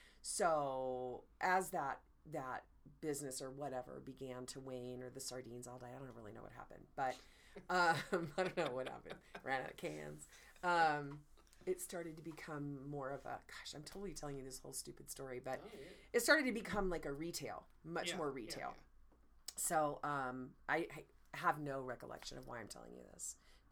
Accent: California, United States; So I grew up in Monterey Bay Area in California.

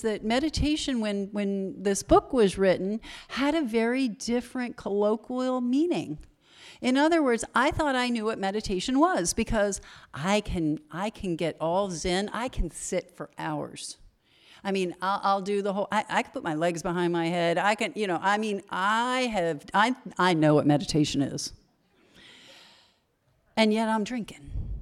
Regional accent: Texas, United States; So I'm from Texas

